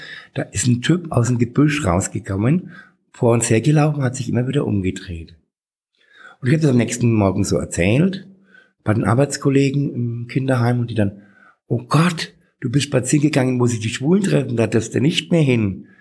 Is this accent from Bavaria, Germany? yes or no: yes; Bad Windsheim, Bavaria, Germany; Ich bin in Bad Windsheim aufgewachsen, das ist 50 Kilometer von hier, ein kleiner Ort mit damals 17.000 Einwohnern.